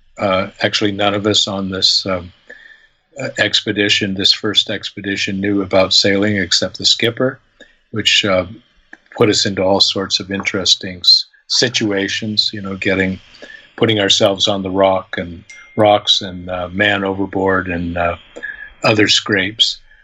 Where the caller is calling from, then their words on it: England, United Kingdom; I'm joining you from England.